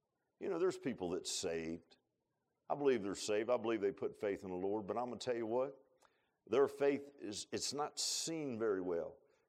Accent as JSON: {"language": "English", "town": "Virginia Beach", "region": "Virginia", "country": "United States", "tie": "born or raised there", "said": "remember one time when I was a kid, and I grew up in Virginia Beach, and in the neighborhood, there was a farms fields over"}